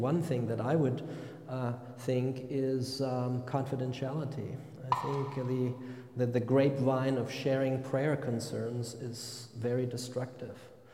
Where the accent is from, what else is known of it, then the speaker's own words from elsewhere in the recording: Germany; now in United States; I come from Germany, which is a very private society.